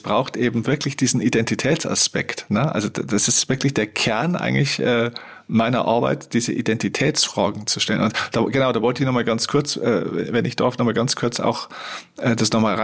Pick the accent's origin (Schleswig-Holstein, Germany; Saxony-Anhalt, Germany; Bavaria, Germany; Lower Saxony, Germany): Bavaria, Germany; born there; Und ich bin in Bayern geboren und ich bin ein Bayer.